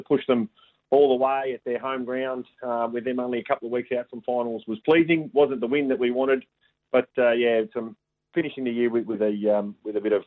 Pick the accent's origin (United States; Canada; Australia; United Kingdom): Australia; Melbourne, Victoria; When I'm growing up in Melbourne